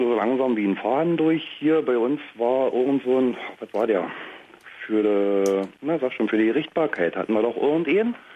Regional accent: Berlin, Germany; also born or lived in Franconia; ich komme aus dem Westsektor, bin eigentlich gebürtiger Franke, bin hier als Kind im Alter von, weiß ich nicht, mal ein Dreivierteljahr nach Berlin verschleppt worden. Und zieh mir das hier seit 67 rin.

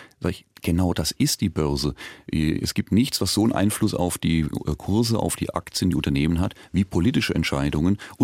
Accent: Baden-Württemberg, Germany; Und ich komme aus dem Dorf, aus dem Badischen. Und das ist ganz, ganz weit weg von dieser großen Finanzwelt.

